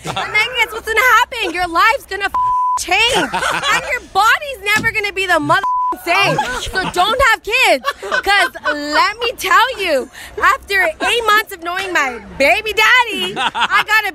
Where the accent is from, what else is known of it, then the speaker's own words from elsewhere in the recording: Covina, California, United States; I'm from Covina.